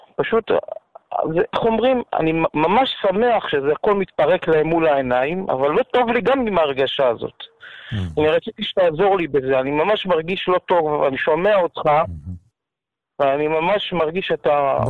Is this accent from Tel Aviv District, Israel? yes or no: yes; Bnei Brak, Tel Aviv District, Israel; אני יליד בני ברק